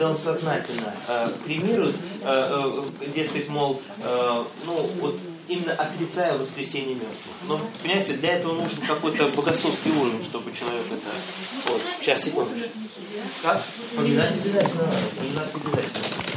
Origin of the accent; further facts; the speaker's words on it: Latvia; now in Russia; Я сам из Латвии.